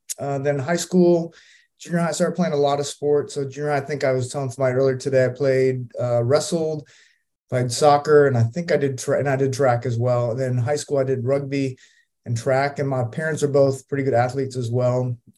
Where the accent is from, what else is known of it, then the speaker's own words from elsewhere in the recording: Los Angeles, California, United States; also born or lived in Tokyo, Japan; I was born in Tokyo, Japan, and my dad moved to Los Angeles, California.